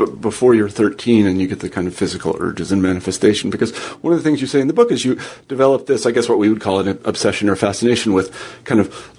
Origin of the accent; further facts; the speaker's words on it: Kansas, United States; I grew up in Kansas, and I just wasn't really aware that homosexuality existed.